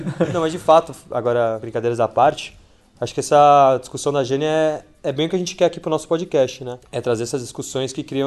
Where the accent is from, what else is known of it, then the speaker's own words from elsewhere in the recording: São Paulo, Brazil; Eu sou de São Paulo aqui e morei com meu pai e com a minha mãe enquanto eu tive bolsa pra minha iniciação científica.